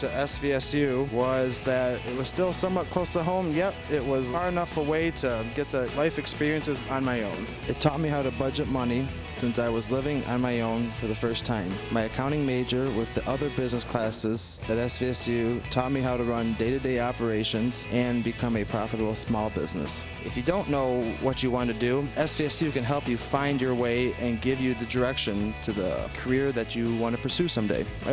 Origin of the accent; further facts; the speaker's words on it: Port Hope, Michigan, United States; I'm from the Port Hope area